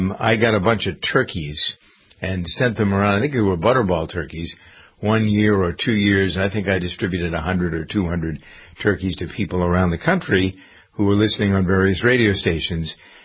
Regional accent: Framingham, Massachusetts, United States; There's a food bank here in Framingham, my hometown, and I think I might go there for a little while and help.

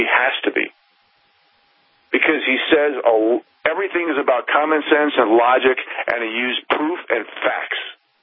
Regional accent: New York, United States; I've been there many times when I was growing up in New York.

